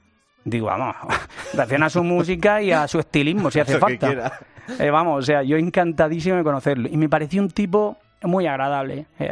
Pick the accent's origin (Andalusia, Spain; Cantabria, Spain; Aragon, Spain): Andalusia, Spain; Almería; Es una bendición para mí ser almeriense, ser andaluz, ser español.